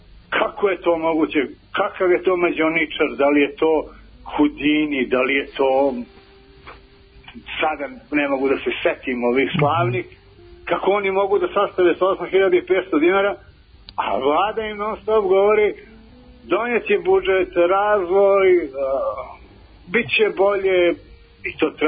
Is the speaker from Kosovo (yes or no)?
yes; Kosovo; now in Serbia; ja sam sa Kosova, 99. sam otišao i ne mogu da razumem da ko moji Kosovci primaju